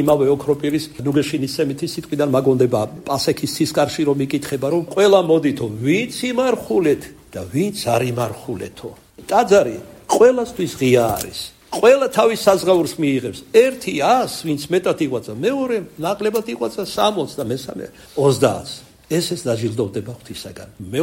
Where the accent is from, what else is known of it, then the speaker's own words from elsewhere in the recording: Kartli, Georgia; საქართველოდან ვარ ქართლელი ვარ